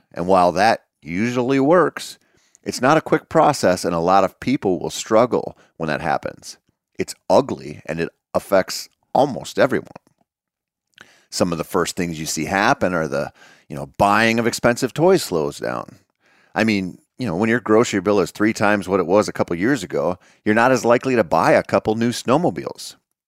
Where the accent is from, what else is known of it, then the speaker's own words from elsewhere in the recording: Minnesota, United States; In my home state of Minnesota, I have a few different options for combo licenses